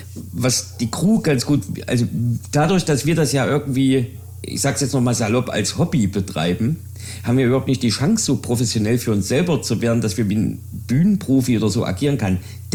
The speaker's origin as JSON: {"language": "German", "town": "Jena", "region": "Thuringia", "country": "Germany", "said": "weil ich komme ja aus Jena"}